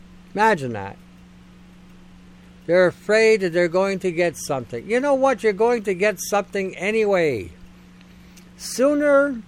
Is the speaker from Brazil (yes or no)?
no; Canada; As a Canadian, do we really want to vote?